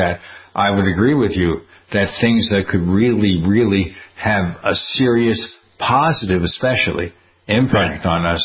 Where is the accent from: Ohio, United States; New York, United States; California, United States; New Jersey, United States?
New York, United States; Well, I'm from New York. I like Sicilian pizza.